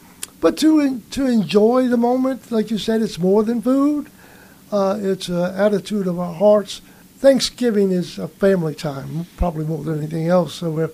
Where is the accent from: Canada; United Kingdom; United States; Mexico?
United States; New Orleans, Louisiana; I was just a kid growing up in New Orleans, the city of New Orleans.